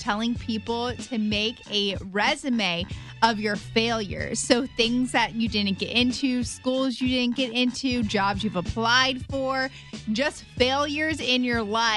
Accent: Cincinnati, Ohio, United States; I applied for a job in my hometown of Cincinnati at a Skyline Chili.

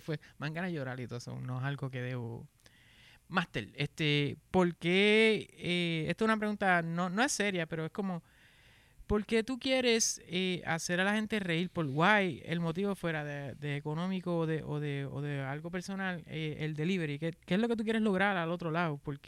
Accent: Bayamón, Puerto Rico; De Bayamón.

